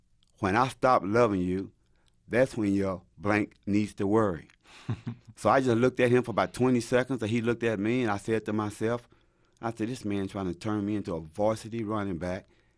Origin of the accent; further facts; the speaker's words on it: Missouri, United States; I'm from Missouri.